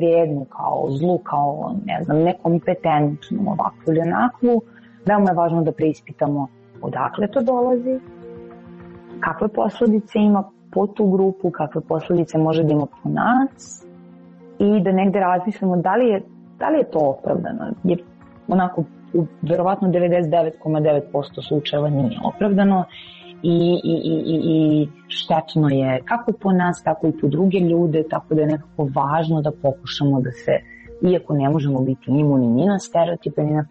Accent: Serbia; Sad, ne znam, ja sam Srpkinja

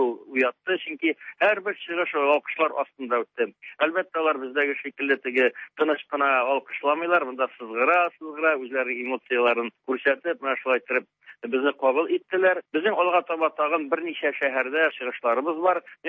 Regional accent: Tatarstan, Russia; менә без Россиядән Россиядан дигәннән соң әле реакция бик булып бетми, әмма инде безнең Татарстаннан икәнне

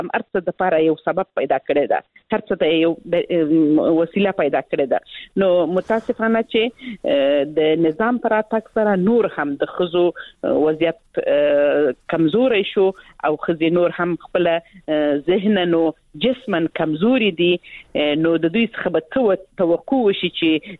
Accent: Helmand, Afghanistan; زه خپل د هلمند ولایت څخه یم

